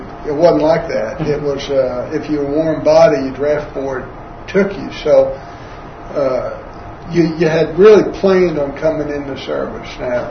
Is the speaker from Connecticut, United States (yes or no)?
no; New York, United States; Well, I was born in New York in December 1941. And I basically grew up there.